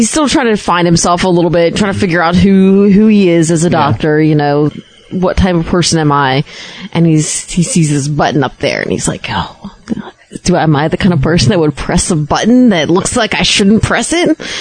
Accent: England, United Kingdom; We're from England. Pretty sure we know what English sounds like.

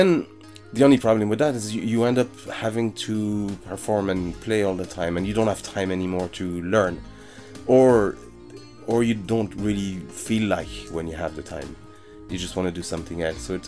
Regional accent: France; So I grew up in France, and I don't recall.

